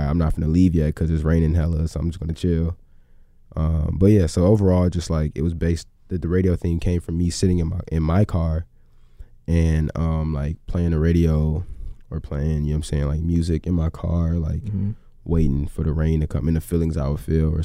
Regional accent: Evanston, Illinois, United States; born there; because I was born in Evanston, so I know Evanston a little better than most people would.

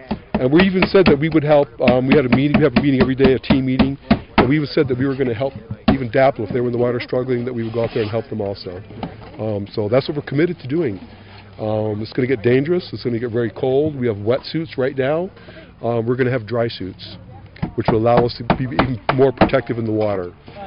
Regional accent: Michigan, United States; I'm from the Crane Clan. I'm from the territories currently occupied by the state of Michigan, and I am from the Gun Lake Tribe in Michigan.

